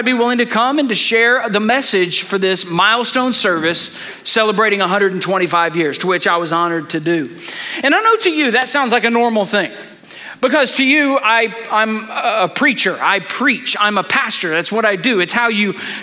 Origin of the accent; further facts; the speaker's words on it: Odessa, Texas, United States; You know, I grew up in Odessa, Texas, which is a smaller town, much like Cleveland. My dad was the pastor of the First Baptist Church in town.